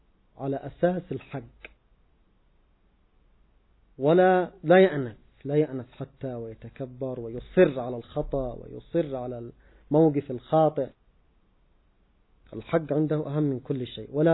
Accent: Yemen; ومن المعروف مثلا عندنا في اليمن

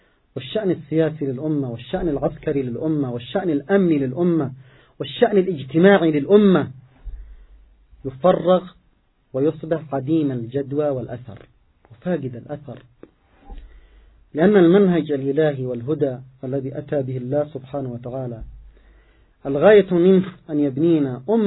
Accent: Yemen; يتحدثون معهم في كل القضايا التي تعنينا نحن كيمنيين

